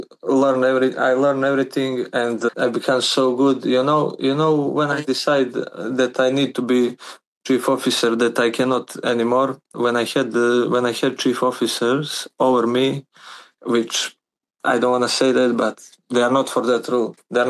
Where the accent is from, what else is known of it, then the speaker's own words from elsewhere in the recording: Bar, Bar Municipality, Montenegro; I'm from Montenegro, have border on the sea with Croatia and with Albania over there. We are just across Italy. My city is called Bar, which is just across Bari.